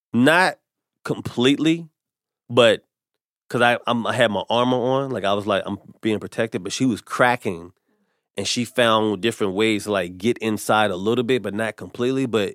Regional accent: North Carolina, United States; I'm from North Carolina. We're in the Bible Belt.

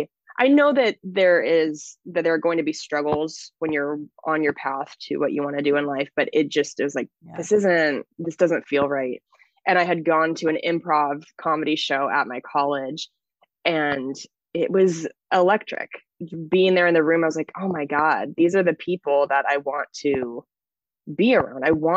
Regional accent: Washington, United States; once I moved to my hometown in Washington State.

